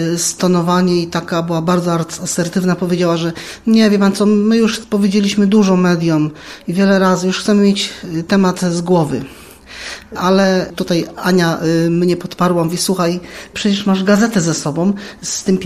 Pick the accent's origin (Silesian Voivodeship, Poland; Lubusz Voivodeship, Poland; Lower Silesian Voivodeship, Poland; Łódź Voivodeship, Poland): Łódź Voivodeship, Poland; Koluszki; Mówię, że jestem z Koluszek, że mieszkam niedaleko Gałkówka